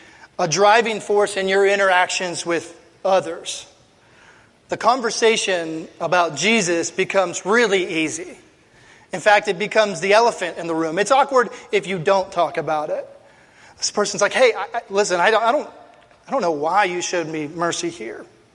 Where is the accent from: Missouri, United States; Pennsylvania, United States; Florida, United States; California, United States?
Pennsylvania, United States; But yeah, I grew up in Pennsylvania and in a small town.